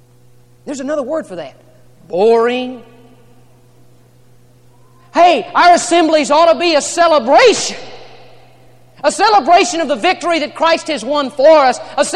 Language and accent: English; Texas, United States; but I grew up in South Texas, and I want to tell you something.